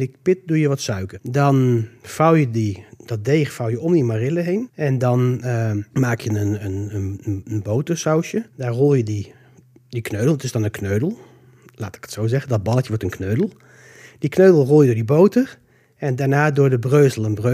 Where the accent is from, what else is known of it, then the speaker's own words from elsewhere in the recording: Netherlands; now in Austria; Ik moet natuurlijk als Nederlander integreren in Oostenrijk.